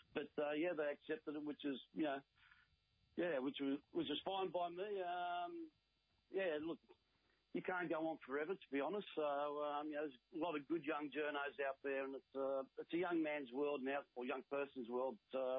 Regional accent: Cabramatta, New South Wales, Australia; growing up in Cabramatta, I thought, probably I'd end up in the bank as a bank teller

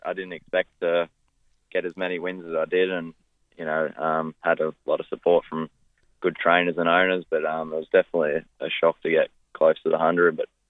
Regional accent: Junee, New South Wales, Australia; I'm originally from Junee, down near Wagga

